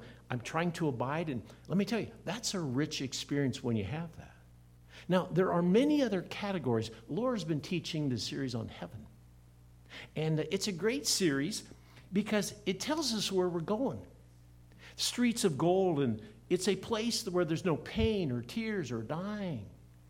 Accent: Iowa, United States; I grew up in Iowa, and I remember in a confirmation class or a youth group meeting, we had a special speaker.

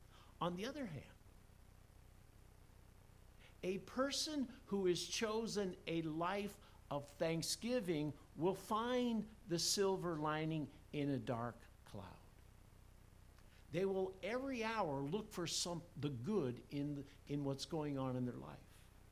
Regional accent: Iowa, United States; Growing up in Iowa, my mom washed all my football uniforms, and she fed me and did all that stuff.

